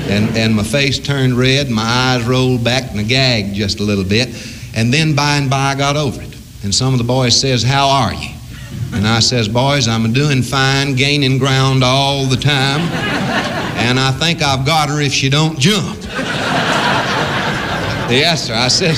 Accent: North Carolina, United States; Just a few words about North Carolina, my home state, possibly the finest state in this entire union.

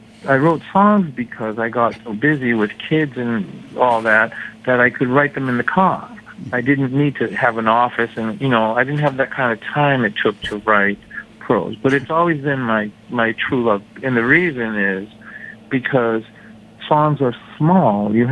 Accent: Lynn, Massachusetts, United States; A lot of that book is about growing up in Lynn and my experience as a young person there and what it was like to be a kid down there

